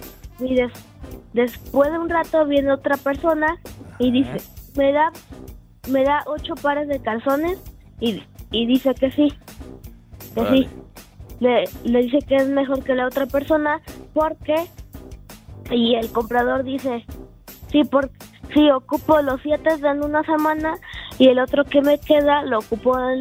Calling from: Coyoacán, Mexico City, Mexico; De Coyoacán.

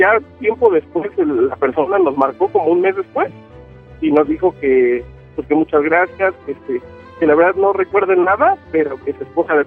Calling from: Mexico City, Mexico; De aquí, CDMX.

